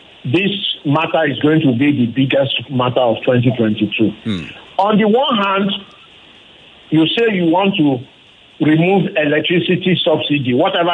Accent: Ikoyi, Lagos, Nigeria; growing up, my dad was a senior civil servant and I grew up in Ikoyi.

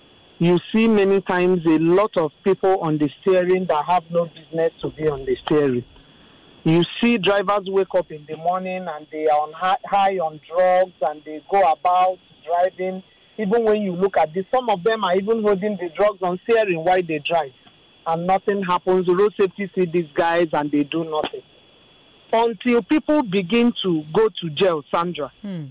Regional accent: Enugu State, Nigeria; also born or lived in Abia State; I'm from Enugu, I'm from Abia State. I share two states

